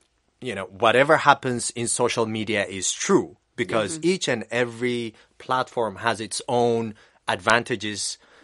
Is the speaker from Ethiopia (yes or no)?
yes; Ethiopia; English is a second language; I'm from Ethiopia